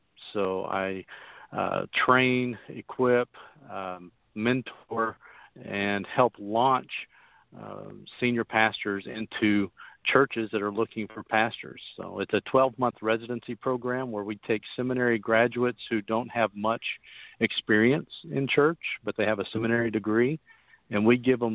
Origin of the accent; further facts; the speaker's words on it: Oklahoma City, Oklahoma, United States; moved away as an adult; now in Texas, United States; But I'm originally from Oklahoma City. I've been in Texas pretty much my entire married life. So about 27 years worth.